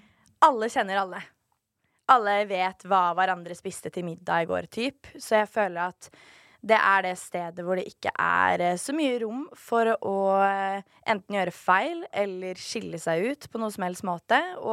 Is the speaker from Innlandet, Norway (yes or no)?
no; Nesodden, Akershus, Norway; Men generelt oppveksten på Nesodden var jævlig.